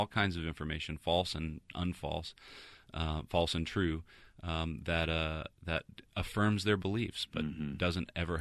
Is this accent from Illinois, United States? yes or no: no; Georgia, United States; now in Washington D.C., United States; I'm originally from Georgia. I live in Washington D.C.